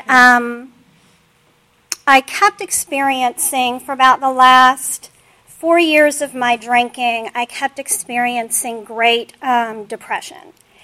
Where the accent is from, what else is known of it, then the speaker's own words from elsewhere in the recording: Florida, United States; I grew up in Florida to a single mother.